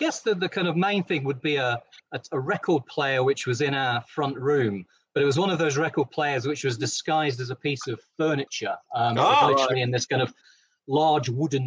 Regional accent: East Midlands, United Kingdom; I'm from the East Midlands, and so heavy metal is in my blood.

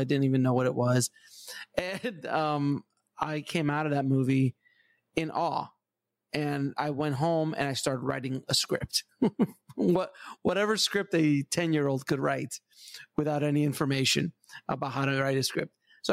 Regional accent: Queens, New York, United States; also born or lived in Fort Lauderdale, Florida; I was born in Florida, and I stayed there for about 2.5 years down in the Fort Lauderdale area, next to Miami. Then I was whisked away to New York, and I spent the next 7 years growing up in Queens. And Jamaica, Queens, to be exact.

